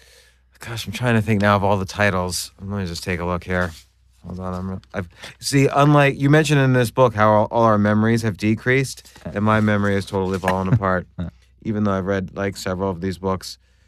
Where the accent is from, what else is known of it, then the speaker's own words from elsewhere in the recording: New York, United States; I'm from New York.